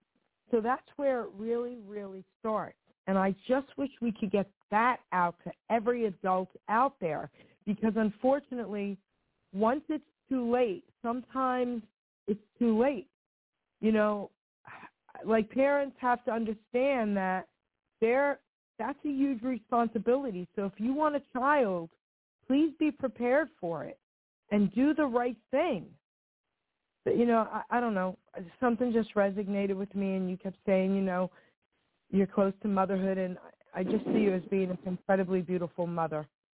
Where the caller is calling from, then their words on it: New Jersey, United States; sweetie. I'm dialing in from New Jersey.